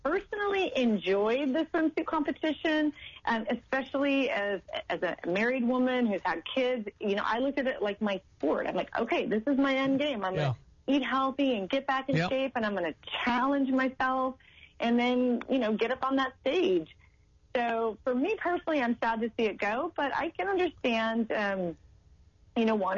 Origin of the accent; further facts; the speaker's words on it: San Diego, California, United States; also born or lived in Alabama, United States; I'm originally from San Diego, and I actually moved to Southern Alabama for 3 years.